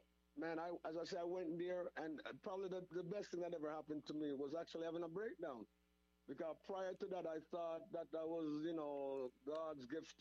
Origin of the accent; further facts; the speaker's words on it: Jamaica; So now, I come to, and I'm letting everybody know, as a Jamaican and as a black man, it's okay.